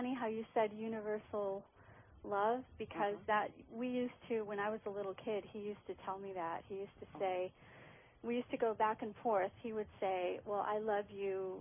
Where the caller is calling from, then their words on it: Mesa, Arizona, United States; I'm calling from Mesa, Arizona.